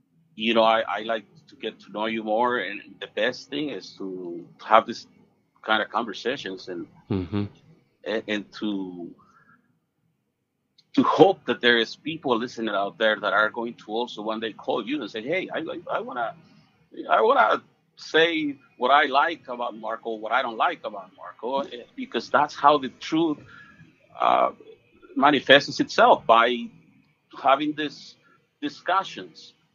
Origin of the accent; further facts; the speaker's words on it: Mexico; English is a second language; now in United States; I was born and raised in Mexico, and trust me, you don't want your kids to grow under those conditions.